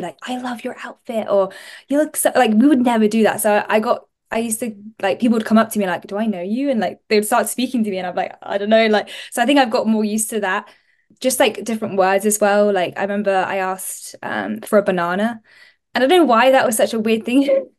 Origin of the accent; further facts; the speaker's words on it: England, United Kingdom; now in United States; I think you can tell by my accent I'm from England